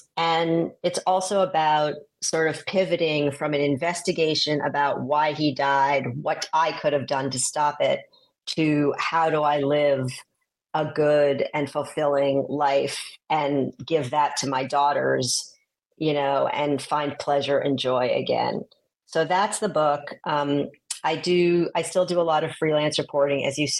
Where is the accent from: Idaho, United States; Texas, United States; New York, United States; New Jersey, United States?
New York, United States; New York City; born and raised in New York City and going out to this California situation, it was eye-opening.